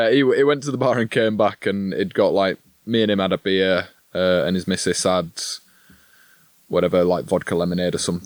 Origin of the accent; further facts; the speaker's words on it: Yorkshire and the Humber, United Kingdom; It's like, no, I'm from West Yorkshire.